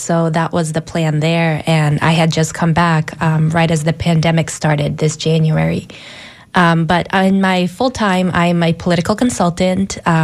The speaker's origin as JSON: {"language": "English", "country": "Bosnia & Herzegovina", "said": "I'm Bosnian, so that's how it's pronounced. There's a little accent on the C. And I'm, like I said, I'm from Bosnia."}